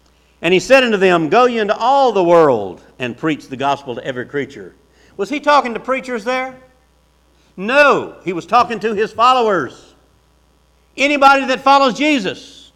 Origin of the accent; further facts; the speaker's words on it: United States; I believe one party is more right than the other, but I'm an American.